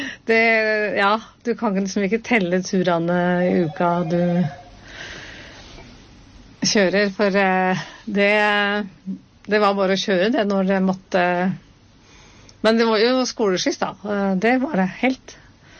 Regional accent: Mjøndalen, Buskerud, Norway; Jeg kommer fra Mjøndalen.

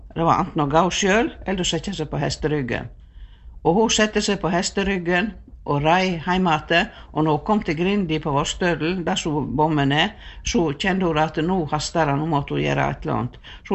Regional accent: Kvam, Vestland, Norway; born there; dette er så lokalt at jeg ble født i Kvam.

